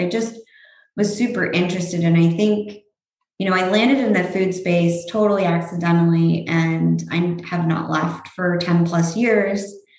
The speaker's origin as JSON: {"language": "English", "region": "California", "country": "United States", "tie": "born or raised there", "said": "Both my parents are from the Midwest. So I grew up with a very heavy meat and potatoes lifestyle, but growing up in California, it kind of evolved over time."}